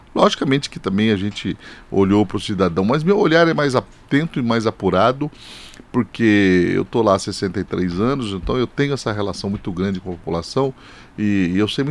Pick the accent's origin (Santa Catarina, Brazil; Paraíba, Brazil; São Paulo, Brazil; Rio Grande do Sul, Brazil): São Paulo, Brazil; Suzano; born there; eu nasci em Suzano, então eu falo com muita propriedade. Eu participo do movimento político de Suzano, da vida social e política, desde meus 16 anos.